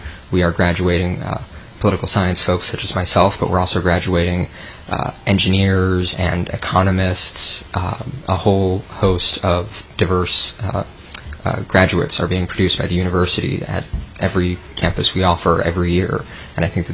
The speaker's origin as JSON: {"language": "English", "region": "Alaska", "country": "United States", "lives_now": "Anchorage, United States", "said": "I'm originally from the Matsu Valley. I've since moved to Anchorage to pursue my higher education."}